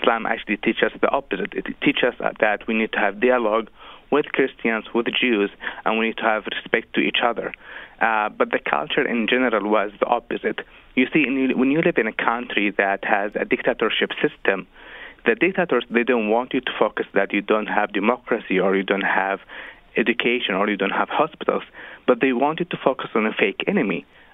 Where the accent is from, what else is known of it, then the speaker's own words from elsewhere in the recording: Yemen; English is a second language; We pray five times a day, and that was the environment where I was raised in Yemen.